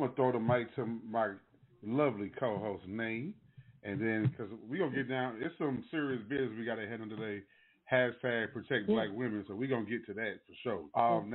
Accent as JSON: {"language": "English", "town": "Trenton", "region": "New Jersey", "country": "United States", "said": "So, coming from Jersey, like growing up in Jersey, because of course, I'm from Trenton, just to kind of put something out there, from Trenton originally."}